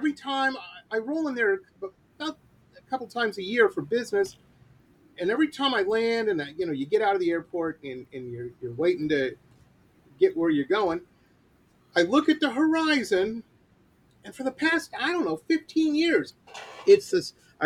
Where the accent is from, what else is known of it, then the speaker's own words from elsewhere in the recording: Detroit, Michigan, United States; I grew up in Detroit. It wouldn't happen there either.